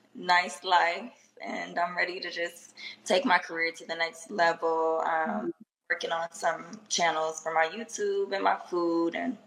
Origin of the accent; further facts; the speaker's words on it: Los Angeles, California, United States; now in Texas, United States; I'm from Los Angeles. I live in Texas. I'm 27.